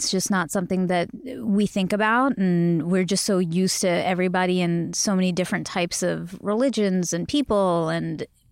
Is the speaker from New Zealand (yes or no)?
no; Canada; which has always been really strange for me because I'm Canadian.